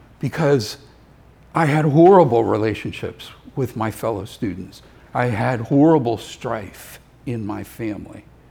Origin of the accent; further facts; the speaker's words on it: Somerville, United States; I was from my hometown of Somerville, and I was an athlete